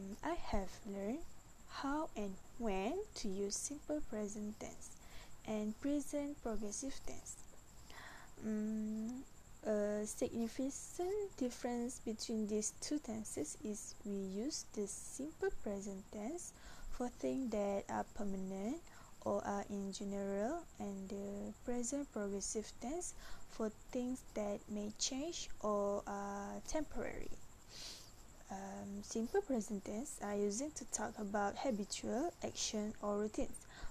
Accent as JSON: {"language": "English", "town": "Slim River", "region": "Perak", "country": "Malaysia", "tie": "born or raised there", "said": "I was born at Hospital Slim River. Yes, since I was little, I did live in Slim River until now."}